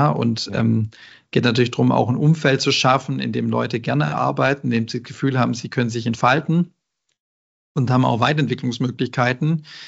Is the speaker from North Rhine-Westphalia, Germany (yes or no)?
no; Baden-Württemberg, Germany; Und als Schwabe ist man da vielleicht mal zurückhaltender